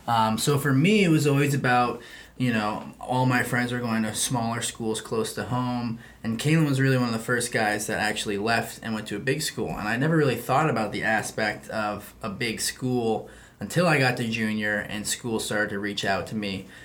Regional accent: Westborough, Massachusetts, United States; Like I said, I'm from Westboro, Massachusetts. I grew up just basically playing hockey there.

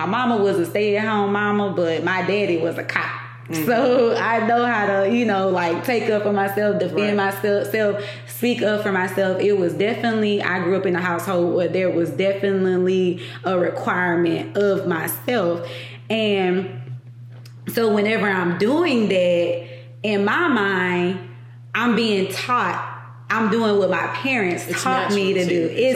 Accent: Baton Rouge, Louisiana, United States; you know, I grew up in Baton Rouge.

